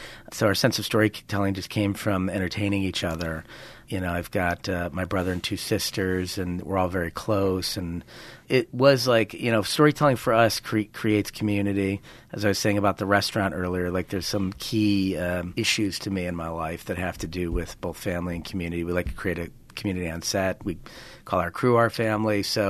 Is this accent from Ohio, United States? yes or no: yes; Cleveland, Ohio, United States; And I think that, you know, growing up in Cleveland, there's an existential absurdism because it's a, you know, it's a very poor city.